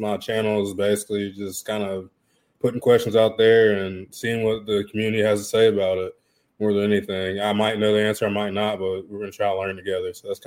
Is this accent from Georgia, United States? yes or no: yes; Savannah, Georgia, United States; Like I grew up in Savannah